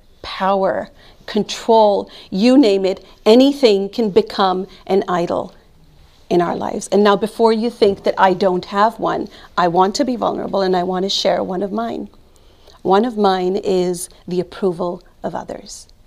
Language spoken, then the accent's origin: English; India; So I grew up, if you can't tell, I grew up in India. I'm Indian.